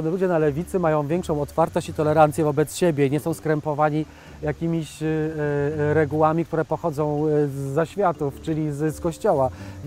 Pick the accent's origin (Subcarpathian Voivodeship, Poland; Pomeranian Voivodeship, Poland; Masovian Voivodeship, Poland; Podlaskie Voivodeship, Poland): Subcarpathian Voivodeship, Poland; Stalowa Wola; Jestem z Podkarpacia, no ze właśnie, Stalowej Woli, więc...